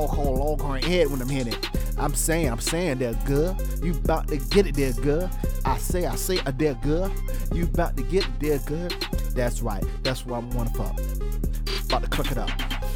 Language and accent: English; the South, United States; Now, I'm from the South, so I done had a pig foot in my mouth and a hog mog and chitlins.